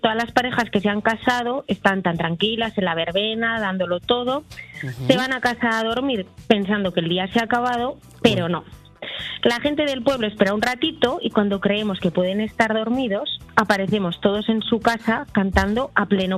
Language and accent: Spanish; Baños de Rioja, La Rioja, Spain; Pues mira, tenemos ruta por los calaus en mi pueblo, o sea que fetén, vacaciones al pueblo.